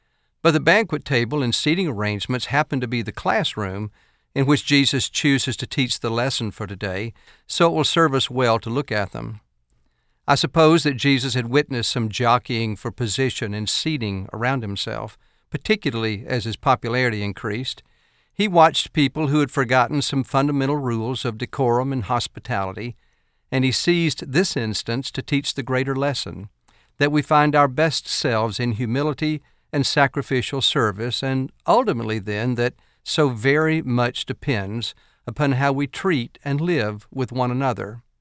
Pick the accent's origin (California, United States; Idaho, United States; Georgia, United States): Georgia, United States; Acworth; I grew up in the Ackworth Church in Cobb County, just north of Atlanta.